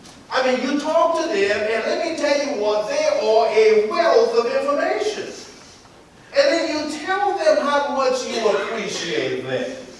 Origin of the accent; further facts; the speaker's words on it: New Orleans, Louisiana, United States; I can remember growing up in New Orleans, Louisiana, number two of nine children.